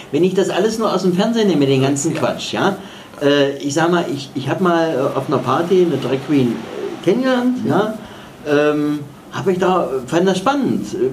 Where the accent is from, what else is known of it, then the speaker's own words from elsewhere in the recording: East Germany, Germany; Ich komme ja aus dem Osten, also da ist das noch ein bisschen anders.